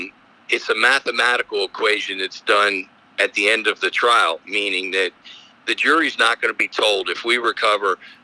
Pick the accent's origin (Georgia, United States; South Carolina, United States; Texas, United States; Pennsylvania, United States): Pennsylvania, United States; Philadelphia; Well, I practice in Columbia and I'm from Philadelphia.